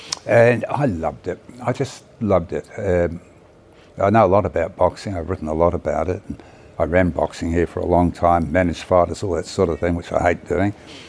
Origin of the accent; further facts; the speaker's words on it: Lower Hutt, Wellington, New Zealand; Well, I'm growing up in State House, Lower Hutt.